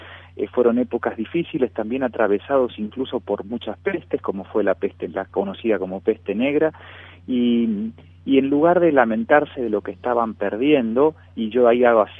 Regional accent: Argentina

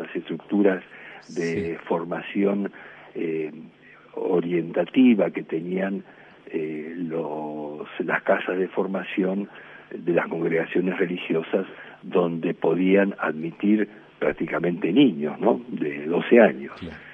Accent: Florida, Buenos Aires Province, Argentina; yo nací en la capital, en Buenos Aires. Me crié los primeros años en la parte norte de Gran Buenos Aires, en Florida, después otra partecita dentro de mis 2 primeros años de vida en lo que hoy es Luján Porteño, que sería el Bajo Flores

